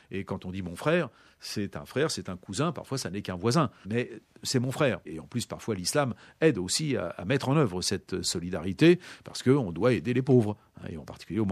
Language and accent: French; Paris, Île-de-France, France; je suis né à Paris, en banlieue parisienne, et j'ai passé toute ma vie à Paris, mais avec des périodes à l'étranger ou des périodes de vacances plus ou moins longues, parfois à la campagne.